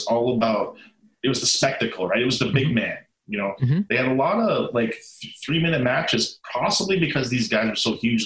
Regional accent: Canada; Oh, well, being Canadian, I have to put Bret up there for sure.

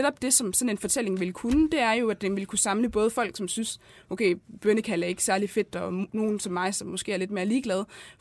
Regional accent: Region of Southern Denmark, Denmark; now in Aarhus, Denmark; Jeg kommer faktisk fra Fyn af, men jeg bor i Aarhus.

